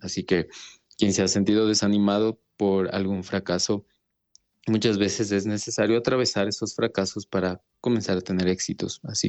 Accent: Ecuador; soy de Ecuador

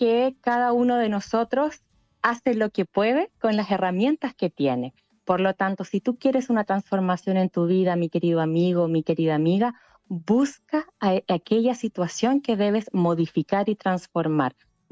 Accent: Chile; En nuestro país, en Chile, en mi país, es el 20%.

